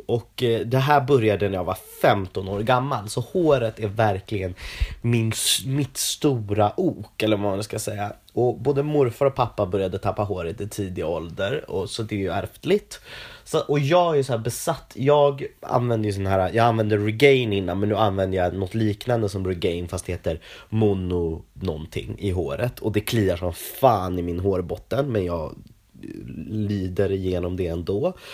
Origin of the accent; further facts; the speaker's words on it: Norrtälje, Stockholm County, Sweden; Ja, jag växte upp i Norrtälje på landet.